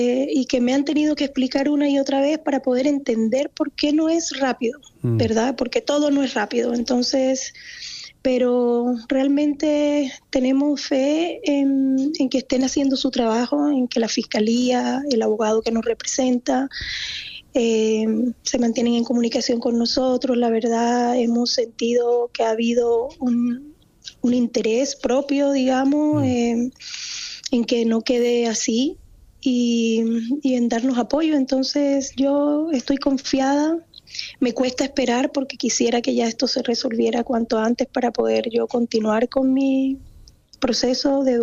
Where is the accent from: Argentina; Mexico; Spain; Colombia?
Colombia; now in Chile; yo soy colombiana, mis dos hijos mayores son colombianos, nacidos en Colombia. Nosotros llegamos aquí hace 23 años, yo estoy casada con chileno. Llegamos acá hace 23 años